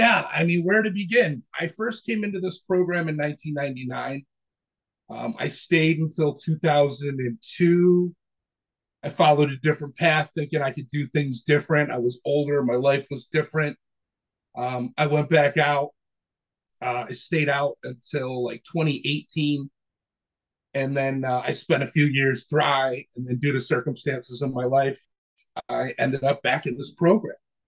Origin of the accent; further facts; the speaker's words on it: Amherst, New York, United States; I lived in Amherst, New York. We grew up in Looney Acres. I remember having a pretty cool childhood.